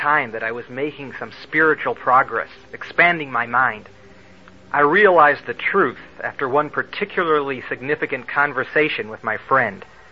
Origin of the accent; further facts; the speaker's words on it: North Carolina, United States; North Carolina.